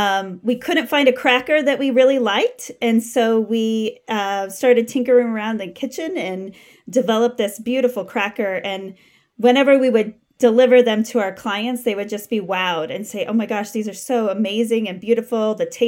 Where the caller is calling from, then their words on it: Denver, Colorado, United States; I'm calling from Denver, Colorado.